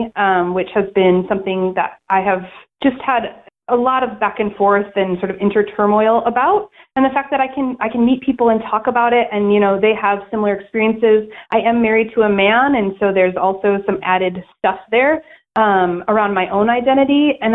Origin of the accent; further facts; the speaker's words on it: Chicago, Illinois, United States; also born or lived in Tacoma, United States; I am from Chicago, and in the Midwest, we really try to downplay things